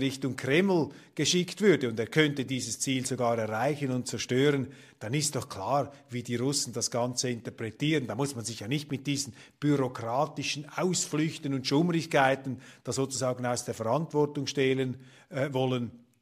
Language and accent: German; Germany; Kommt überhaupt nicht in Frage, dass wir Marschflugkörper liefern. Das können wir nicht als Deutsche.